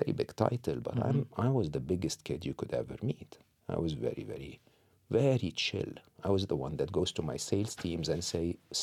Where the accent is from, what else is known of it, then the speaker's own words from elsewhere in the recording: Egypt; I'm born and raised in Egypt, public school, public university in Egypt.